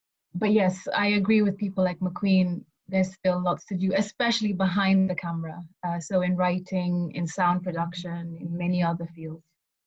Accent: Kenya; moved away as an adult; now in Bristol, United Kingdom; I grew up in Kenya, that's where I'm from, and lived there for most of my life until I came here to study at university in Bristol.

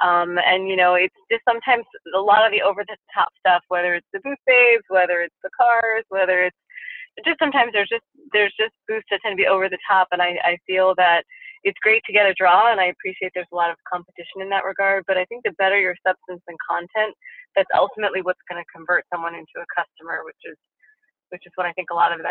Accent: Miami, Florida, United States; But, you know, I'm from South Florida, I'm from Miami.

